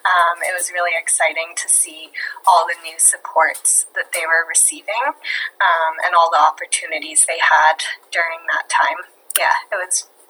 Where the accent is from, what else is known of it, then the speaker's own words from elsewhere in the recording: Canada; but being Canadian, it just feels especially close to home.